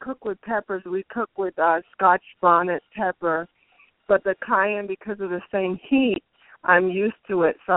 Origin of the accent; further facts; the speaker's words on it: Jamaica; I'm so used to it being Jamaican and having it in our food all the time.